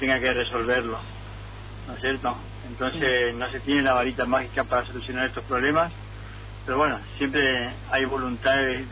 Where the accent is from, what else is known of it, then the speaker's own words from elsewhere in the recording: Argentina; como un argentino más